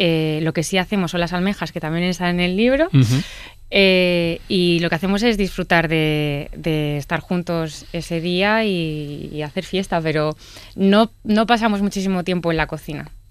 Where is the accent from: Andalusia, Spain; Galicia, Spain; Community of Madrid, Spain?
Community of Madrid, Spain; Madrid; los madrileños tenemos un pequeño defecto, que es que no sabemos guardar y conservar nuestra cultura.